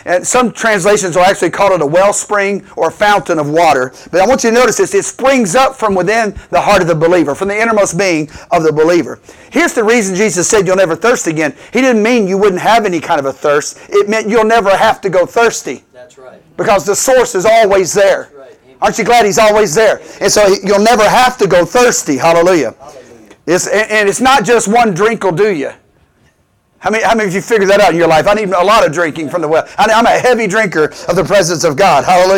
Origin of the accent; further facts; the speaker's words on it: Memphis, Tennessee, United States; I know how good the barbecue is in Memphis, my hometown.